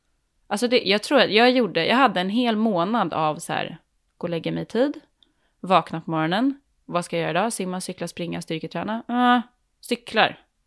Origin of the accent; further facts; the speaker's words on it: Värmdö, Stockholm County, Sweden; Ja, men jag är från Värmdö, trivs jättebra i vatten